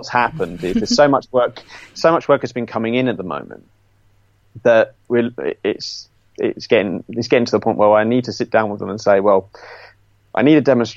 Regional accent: Cheshunt, East of England, United Kingdom; I was born in Chesant, and we had a yard down there at Goff's Oak, which I think we had a small holding there

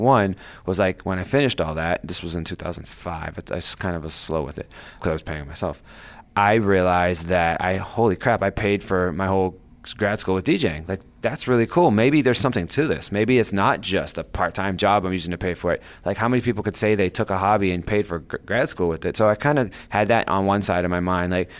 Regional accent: Ohio, United States; Okay, so that's where I grew up. I was born an hour south of Cleveland, went to college in Cleveland.

